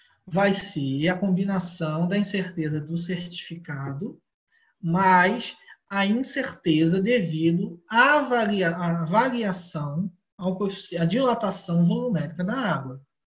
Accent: Rio de Janeiro, Brazil; Mas eu sou do Rio de Janeiro, acredito que muitos também são do Rio de Janeiro, né?

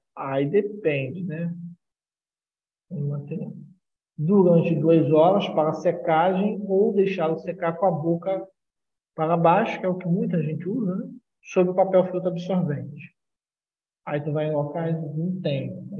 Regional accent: Rio de Janeiro, Brazil; Eu sou aqui do Rio de Janeiro

